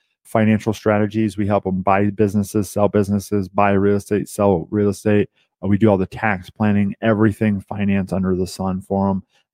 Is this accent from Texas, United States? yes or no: no; Cowes, Indiana, United States; So I was born and raised in Cowes, Indiana, 3,500 people. And my dad died when I was 12, took over the family farm before school, after school. I contribute my success to growing up on the farm.